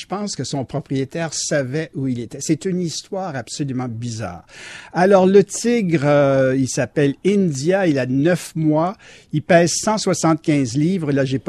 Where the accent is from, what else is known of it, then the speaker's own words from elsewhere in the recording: Quebec City, Quebec, Canada; Je me rappelle dans mon enfance à Québec, à Sillery, on avait retrouvé un tigre dans une maison.